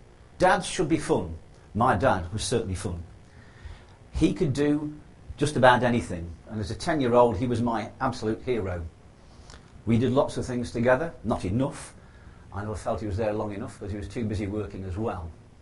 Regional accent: Yorkshire and the Humber, United Kingdom; I come from North Lincolnshire, the other side of the country almost, on the eastern part of the UK, and we always got bad winters

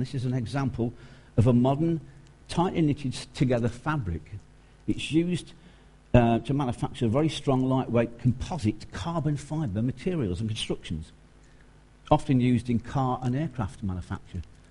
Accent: East Midlands, United Kingdom; Well, I'm from the other side. I'm from Lincolnshire.

